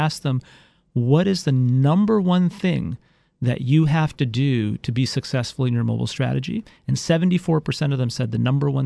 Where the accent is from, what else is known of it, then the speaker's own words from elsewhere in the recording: Canada; Well, I did. I grew up in Canada.